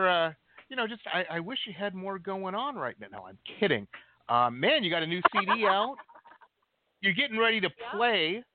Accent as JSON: {"language": "English", "town": "Detroit", "region": "Michigan", "country": "United States", "tie": "born or raised there", "said": "I grew up in Detroit, and they have seasons."}